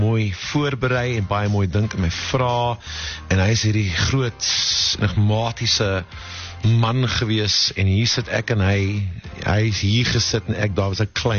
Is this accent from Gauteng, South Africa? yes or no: no; Port Elizabeth, Eastern Cape, South Africa; ek kom van 'n baie, baie nederige achtergrond af. Ek het groot geword in Port Elizabeth, aan die begin in 'n area wat jy op carte blanche sal sien.